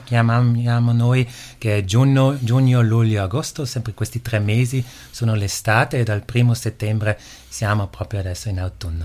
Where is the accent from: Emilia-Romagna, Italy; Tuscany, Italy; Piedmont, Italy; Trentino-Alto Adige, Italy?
Trentino-Alto Adige, Italy; Caldaro; Sono caduti perché sono di Caldaro, era sempre una cosa abbastanza rara, che c'è proprio tanta neve